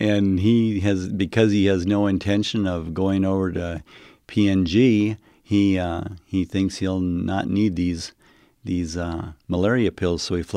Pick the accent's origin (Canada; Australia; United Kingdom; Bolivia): Bolivia; English is a second language; now in United States; I was a person that was never born and raised here. I was born and raised down in Bolivia, South America.